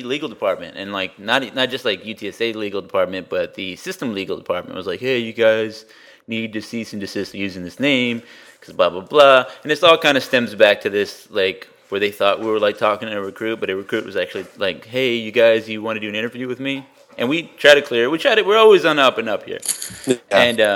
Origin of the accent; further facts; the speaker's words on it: San Antonio, Texas, United States; I mean, I'm from San Antonio, so it's going to be kind of awkward hearing people